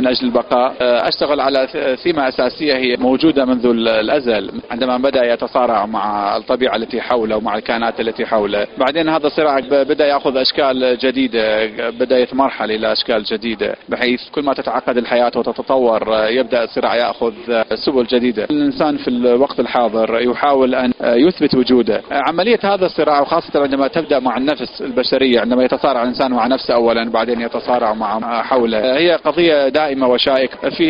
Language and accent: Arabic; Iraq; now in United States; أنا أحد الأشخاص اللي هاجرت من العراق وذهبت إلى أمريكا للهجرة أو أن أكون في المنفى